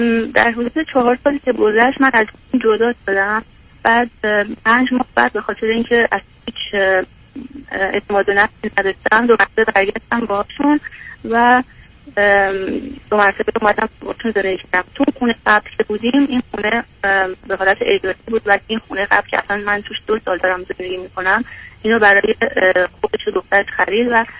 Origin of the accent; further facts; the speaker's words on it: Iran; moved away as an adult; now in United States; من از 20 سالگی از ایران اومدم بیرون، بعد رفتم یک کشور اروپایی درس خوندم و 9 سال اونجا بودم و بعد از طریق ازدواج اومدم آمریکا.